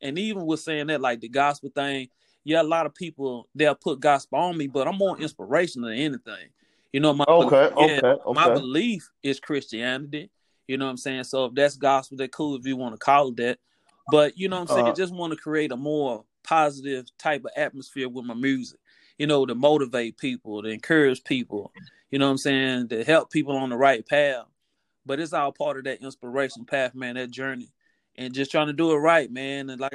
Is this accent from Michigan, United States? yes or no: no; Columbus, Mississippi, United States; I'm from Mississippi, man, to the fullest. Represented to the fullest, man. Born and raised, man, Columbus, Mississippi.